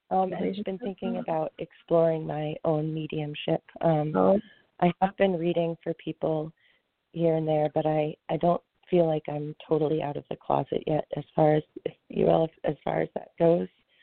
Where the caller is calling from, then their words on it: Boston, Massachusetts, United States; Boston. Well, outside of Boston.